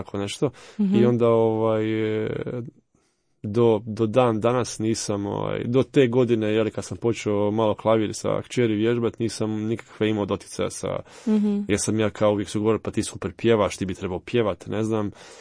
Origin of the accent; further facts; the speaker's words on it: Zagreb, City of Zagreb, Croatia; odrastao sam u Zagrebu